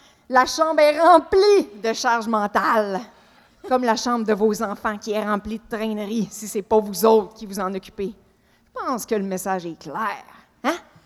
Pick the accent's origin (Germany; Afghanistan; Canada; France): Canada; Quebec City, Quebec; tu sais que je viens de Québec.